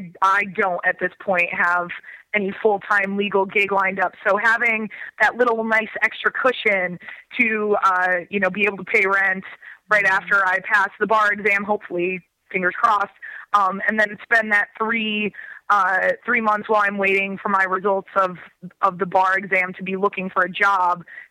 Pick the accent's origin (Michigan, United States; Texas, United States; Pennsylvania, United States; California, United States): Michigan, United States; And when I'm from Michigan. So like one of the, pilgrimages that every young Michigan person goes through